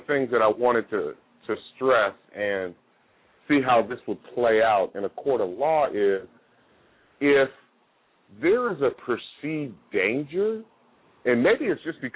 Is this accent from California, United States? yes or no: yes; Oakland, California, United States; now in Georgia, United States; I'm living in Georgia. I'm from Oakland, California. Very rough town.